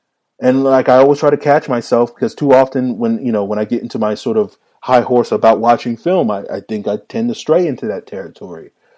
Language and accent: English; Virginia, United States; As a kid growing up in Virginia, I didn't know any Falcon fans growing up.